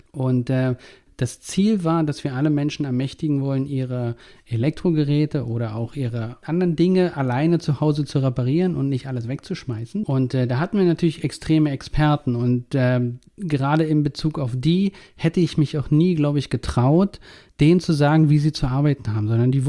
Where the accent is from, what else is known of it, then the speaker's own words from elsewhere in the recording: East Germany, Germany; Ich bin in der DDR groß geworden